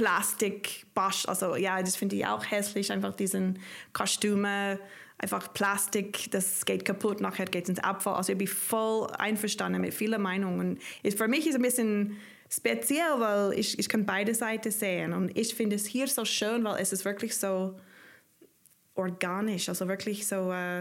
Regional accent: United States; Also ich komme aus den USA und dort ist es

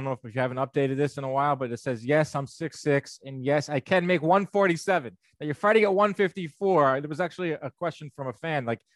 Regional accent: Long Island, New York, United States; See, I grew up on Long Island in New York.

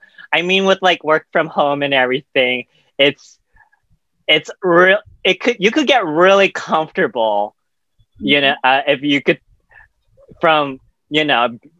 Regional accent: Merced, California, United States; So I was born in Merced, California. And it's kind of like this very small town in the middle of California, where it was pretty predominantly white.

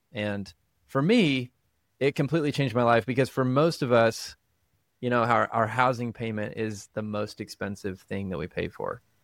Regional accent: Kansas City, United States; moved away as an adult; now in Waco, United States; I grew up in Kansas City and moved to Waco about 6 years ago.

